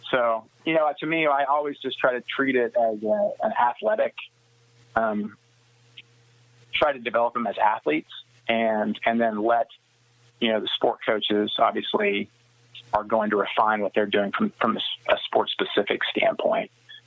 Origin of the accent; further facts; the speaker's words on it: Smith Center, Kansas, United States; I mean, growing up in Smith Center, like, that was it.